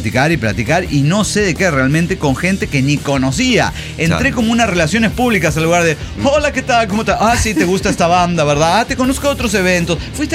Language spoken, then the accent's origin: Spanish; Torreón, Coahuila, Mexico; me confunde con alguien en Monterrey, soy de Torreón